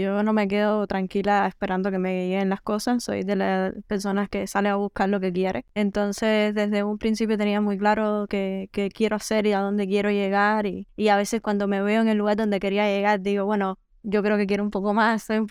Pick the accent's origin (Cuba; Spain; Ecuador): Cuba; en principio soy una cubana más, con todo lo que eso conlleva